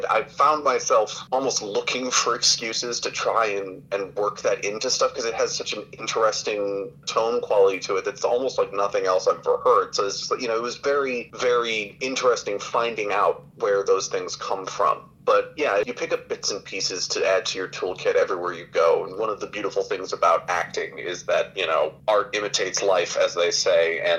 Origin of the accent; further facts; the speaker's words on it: Midwest, United States; Like, you know, I'm from the Midwest and I sound like it.